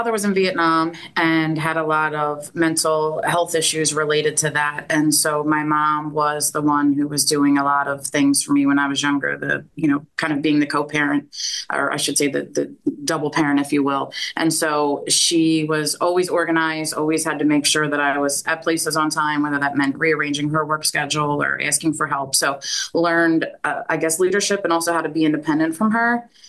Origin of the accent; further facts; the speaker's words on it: Pottstown, Pennsylvania, United States; I'm from Pottstown, Pennsylvania, which is a suburb outside of Philadelphia.